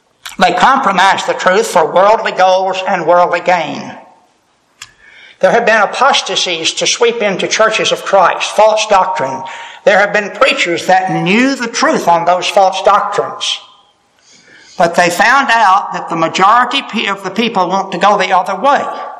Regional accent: Florida, United States; I grew up in South Florida, and I remember in the newspaper down in Miami

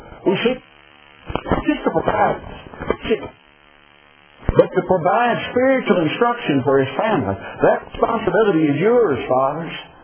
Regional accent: Kentucky, United States; now in Lancaster, United States; In Lancaster, they call that dinner. I'm still from Kentucky.

